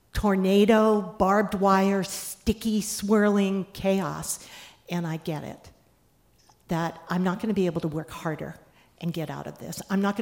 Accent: the South, United States; I grew up in the South where the light does not change very much.

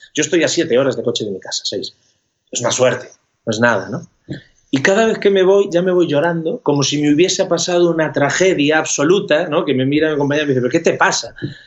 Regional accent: Galicia, Spain; now in Madrid, Spain; estuvimos en verano en mi tierra, en Galicia, yo vivo en Madrid, pero soy gallego, nací en Galicia

